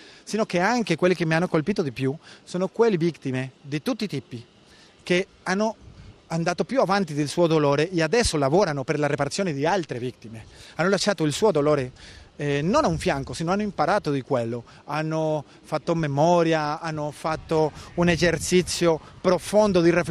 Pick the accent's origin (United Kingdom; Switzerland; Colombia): Colombia; Italian is a second language; moved away as an adult; now in Italy; 90 nella Colombia e i gruppi paramilitari mi hanno fatto delle minacce e anche ho dovuto lasciare il mio paese. Sono stato andato in esilio nella Italia.